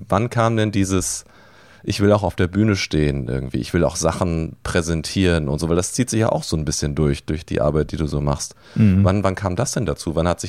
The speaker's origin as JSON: {"language": "German", "town": "Dortmund", "region": "North Rhine-Westphalia", "country": "Germany", "tie": "born or raised there", "said": "Wir haben auch da noch in Dortmund gewohnt, ich bin auch in Dortmund geboren."}